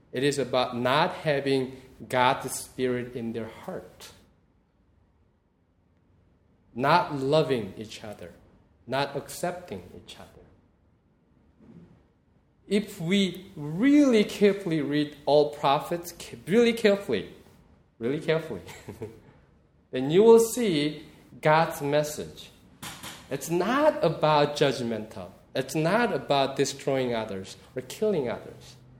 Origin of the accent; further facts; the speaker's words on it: South Korea; That's the message I heard when I was growing up in Presbyterian Church in South Korea, that everybody outside our church are damned, but we are okay because we're all saved.